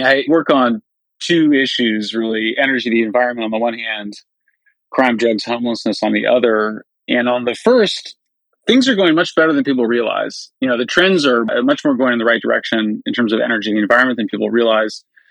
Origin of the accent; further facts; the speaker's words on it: California, United States; It's happened, like I mentioned, in California, my home state, where the anti-nuclear movement really begins in the 1960s and 70s.